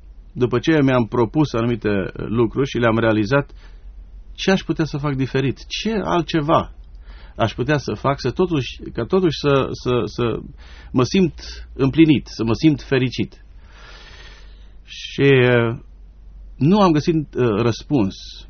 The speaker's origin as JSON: {"language": "Romanian", "country": "Romania", "moved": "yes", "lives_now": "United States", "said": "Cu familia împreună, în 79 am plecat din România"}